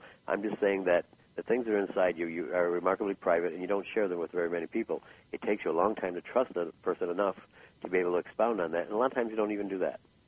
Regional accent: Chicago, Illinois, United States; I grew up in Chicago, all right? And as I got older, I kept moving further and further away from the city.

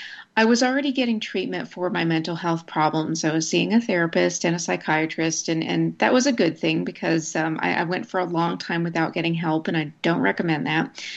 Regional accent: Snyder, Texas, United States; I grew up in Snyder, which is a town in rural West Texas.

